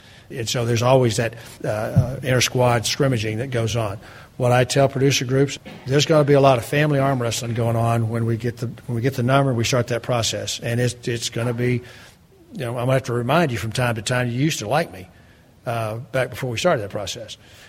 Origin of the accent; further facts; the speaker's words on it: Texas, United States; I know the Midwestern guys are anxious because I'm from Texas and Sonny's from Georgia and peanuts and cotton and all those kind of good things